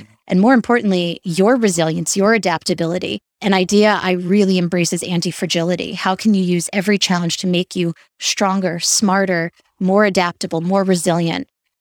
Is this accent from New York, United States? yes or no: yes; New York, United States; especially as a New Yorker, I try to escape to nature whenever I can.